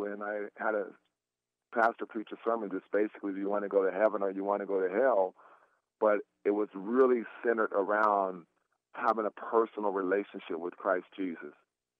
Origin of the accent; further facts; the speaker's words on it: Portland, Oregon, United States; I'm a kid who's born and raised in Portland, Oregon, and I, you know, came up with two older brothers and an older sister and two wonderful parents in the household